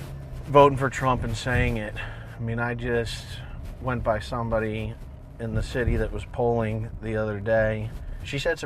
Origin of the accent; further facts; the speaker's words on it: Florida, United States; moved away as an adult; now in Philadelphia, United States; I grew up in Florida. I moved to Philadelphia in 2001, I went to school at Villanova University.